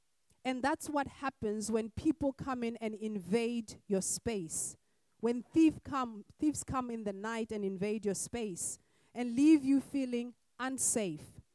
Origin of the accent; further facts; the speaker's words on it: Botswana; many years ago in my home country of Botswana